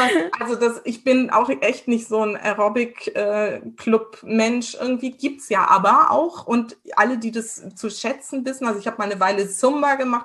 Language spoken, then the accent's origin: German; Germany; Und ich so, ja, ich bin aus Deutschland.